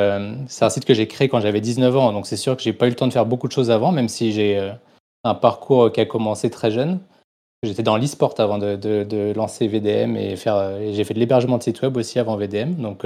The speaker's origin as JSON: {"language": "French", "town": "Reims", "region": "Grand Est", "country": "France", "tie": "born or raised there", "said": "Je suis né à Reims, donc je suis resté à Reims."}